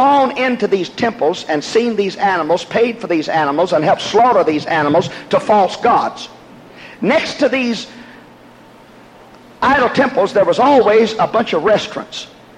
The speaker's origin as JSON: {"language": "English", "region": "Louisiana", "country": "United States", "said": "If Paul didn't say it, I'm not a Cajun from South Louisiana."}